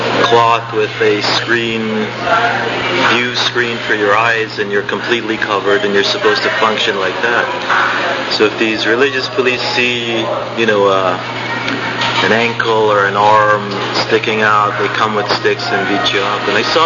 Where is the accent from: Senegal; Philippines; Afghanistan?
Afghanistan; Kabul; English is a second language; moved away as an adult; now in United States; Okay, I was born in Afghanistan, in the city of Kabul, and I spent a lot of time there. I went to school, high school, and then the 2 years of university at Kabul University. And then I came to the United States for education.